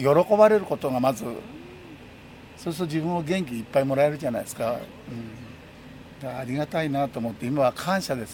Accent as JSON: {"language": "Japanese", "region": "Yamanashi", "country": "Japan", "moved": "yes", "said": "うちは自分の実家が山梨で、そこから持ってきてる桃ですから、今年は美味しいよ。"}